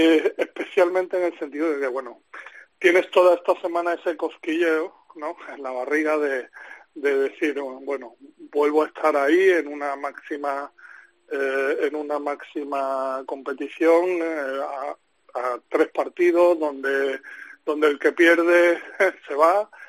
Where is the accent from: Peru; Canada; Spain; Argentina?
Spain; en la Euroliga somos 7 árbitros españoles